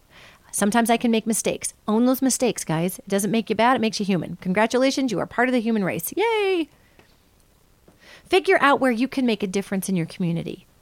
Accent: Northern United States, United States; Now, I'm a Northerner, so I'm going to speak from a Northerner's perspective

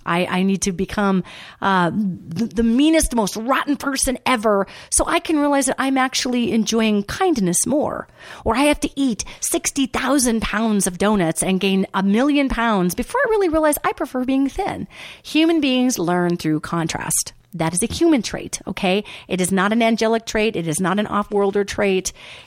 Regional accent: Billings, Montana, United States; Coming to you live at mtradio.net in the Big Sky Country, Billings specifically, my hometown. I love it.

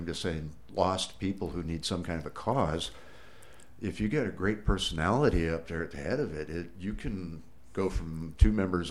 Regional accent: Carmel, California, United States; I know that I was raised in the area. You know, I was born in Carmel

